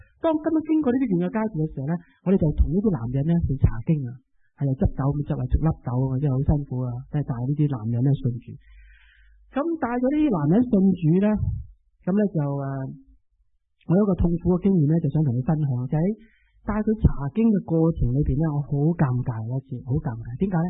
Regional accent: China; 我哋中国人咧最中意啊饮饮食食噶嘛

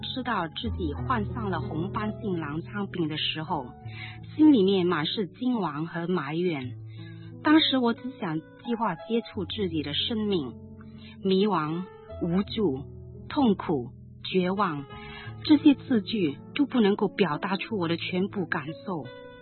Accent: East Malaysia, Malaysia; moved away; also born or lived in Guilin, China / Hong Kong; 在我1岁的时候，跟随家人到香港来，6岁的时候又跟着家人到东马去生活，就在那交风野雨的东马度过了我的童年。

